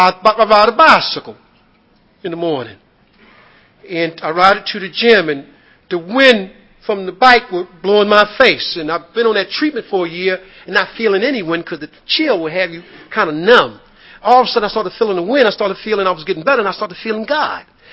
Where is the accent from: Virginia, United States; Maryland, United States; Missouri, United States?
Maryland, United States; born there; Of course, I was born in Maryland, but our family is from the South.